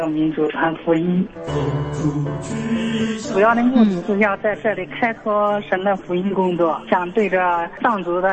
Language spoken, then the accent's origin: Chinese; Henan, China; now in Tibet, China; 我是从西藏打过来，我老家是河南省的。我是一个盲人，我在这里做推拿按摩吧。